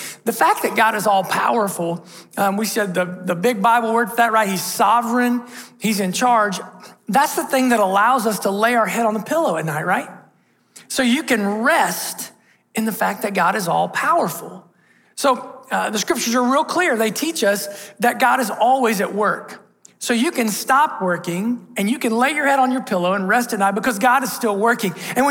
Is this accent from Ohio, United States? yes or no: yes; Ohio, United States; I'm from Southern Ohio. You all see baby bird. We see dinner, right? Things are different where I'm from.